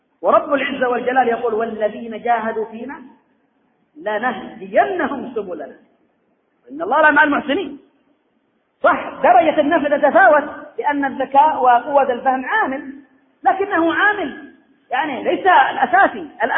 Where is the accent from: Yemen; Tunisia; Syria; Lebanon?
Yemen; أخي، أكبر عبرة عندنا في اليمن